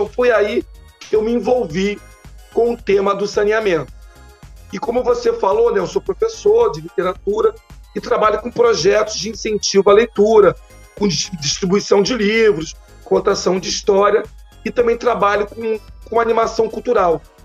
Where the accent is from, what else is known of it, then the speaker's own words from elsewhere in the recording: Rio de Janeiro, Brazil; Eu sou do Rio de Janeiro